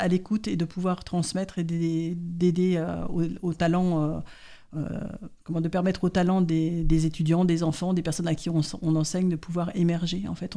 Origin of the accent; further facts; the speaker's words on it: Paris, Île-de-France, France; Nous étions établis à Paris. Moi, je suis parisienne de 4 générations